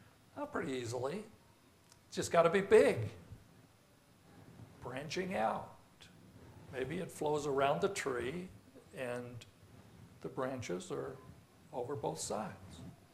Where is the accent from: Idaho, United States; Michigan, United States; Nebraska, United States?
Idaho, United States; Because I grew up in Idaho. I've seen crystal clear water, clear as, you know, just beautiful.